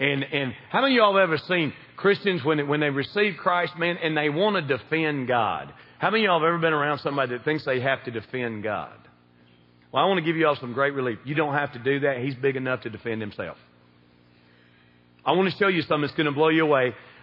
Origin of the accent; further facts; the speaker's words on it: the South, United States; Y'all can tell I'm from the South. Britches, pants, up north.